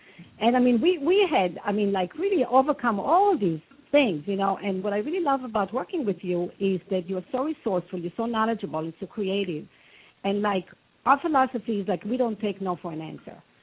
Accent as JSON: {"language": "English", "country": "Israel", "tie": "born or raised there", "moved": "yes", "lives_now": "United States", "said": "I was born and raised in Israel many years ago. I've been in this country for over 30 years now, and I feel Florida is my home, my second home."}